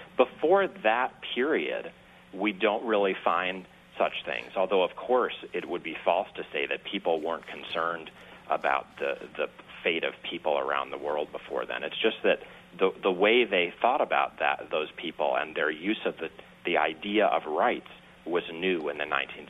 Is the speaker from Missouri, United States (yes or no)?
yes; St. Louis, Missouri, United States; Well, I'm from St. Louis, Missouri by chance